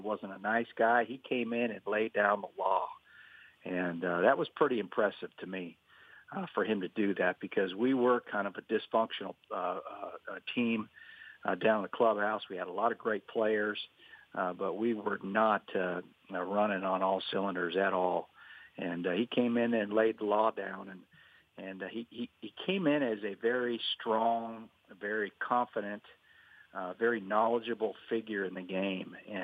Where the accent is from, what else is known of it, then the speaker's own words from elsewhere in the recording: Toronto, Ontario, Canada; you know, I came from Toronto.